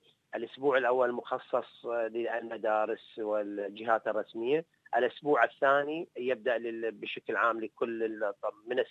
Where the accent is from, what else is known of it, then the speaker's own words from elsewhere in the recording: Iraq; احنا كجالية عراقية أو نقول كجالية عربية